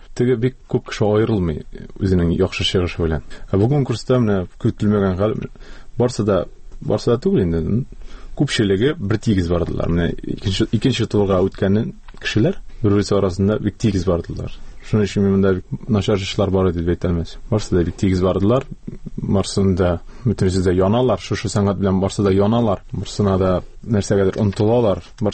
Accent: Kazan, Tatarstan, Russia; Казанга Казан белән араны үзәргә җыенмын гомумән, чөнки ул минем туган җирем.

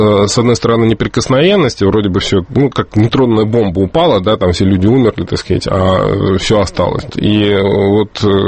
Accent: Absheron, Azerbaijan; now in Russia; Дело все в том, что я вырос на Апшероне, меня оттуда увезли, если быть точным, в 1974 году.

